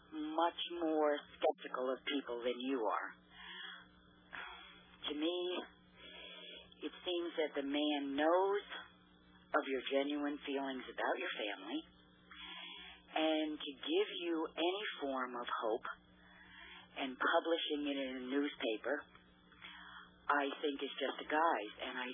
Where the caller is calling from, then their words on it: New Jersey, United States; Hi, Mr. Cooper. … from New Jersey.